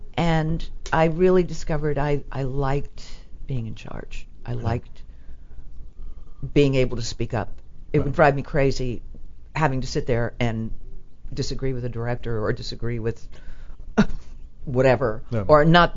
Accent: New Rochelle, New York, United States; But I grew up in New Rochelle, New York. And so my parents started taking me to Broadway shows when I was a little kid.

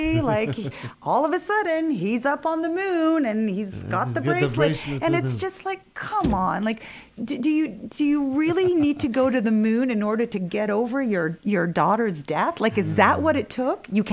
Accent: Canada; And so being Canadian, I didn't learn the whole history of the moon landing and Neil Armstrong.

